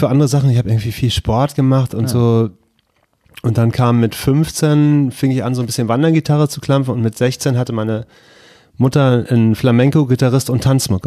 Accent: Dortmund, North Rhine-Westphalia, Germany; now in Hamburg, Germany; Ich komme aus Dortmund ursprünglich und dann bin ich nach Hamburg gezogen, nach St. Pauli

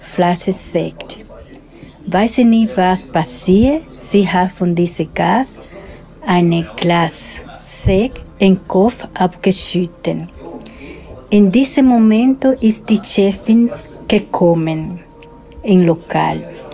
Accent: Dominican Republic; German is a second language; also born or lived in Switzerland; now in Austria; Ich bin von Dominikanische Republik nach Schweiz gekommen und dann hier nach Österreich.

